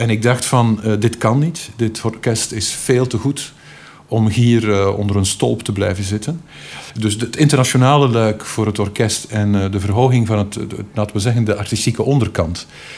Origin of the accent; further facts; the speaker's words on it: Flanders, Belgium; Als Vlaming